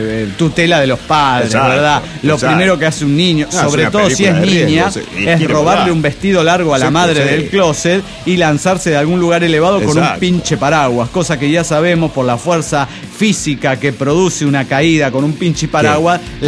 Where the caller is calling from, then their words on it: Tecamac, State of Mexico, Mexico; de Tecamac, de Felipe Villanueva, México.